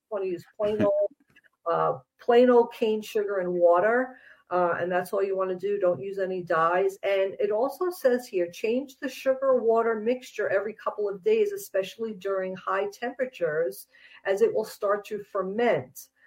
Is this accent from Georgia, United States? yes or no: no; Long Island, New York, United States; also born or lived in New Jersey; now in Minnesota, United States; I was brought up on Long Island, New York. I lived there and lived in parts of New Jersey my whole life. And I never saw a woodpecker in my life or heard one until I moved to Minnesota.